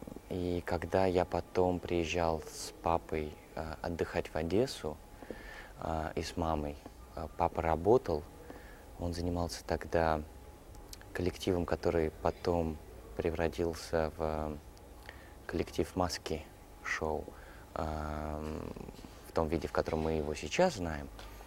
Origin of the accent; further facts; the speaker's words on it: Saint Petersburg, Russia; в моем родном городе, в Питере